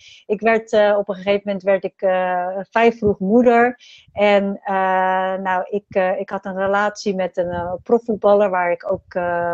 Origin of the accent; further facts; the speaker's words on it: Rotterdam, South Holland, Netherlands; also born or lived in Suriname; Nou, ik ben geboren in 1972 in Suriname. En toen ik een jaar of 7 was, ben ik verhuisd naar Nederland. En ik ben dus opgegroeid in Rotterdam.